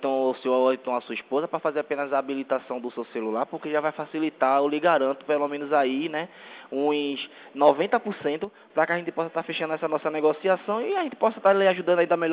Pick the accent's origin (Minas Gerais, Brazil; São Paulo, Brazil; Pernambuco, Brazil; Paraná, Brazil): Pernambuco, Brazil; Recife; Eu sou de Recife, né?